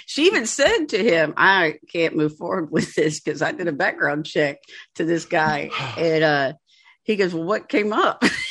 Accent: Georgia, United States; I was born and raised in Georgia.

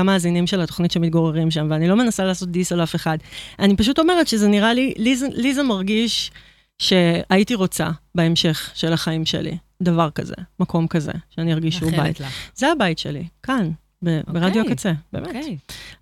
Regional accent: Holon, Tel Aviv District, Israel; כשאני גדלתי בחולון, היה לי קשה, וכשאני חוזרת לשם אני מרגישה את הקושי הזה מחדש

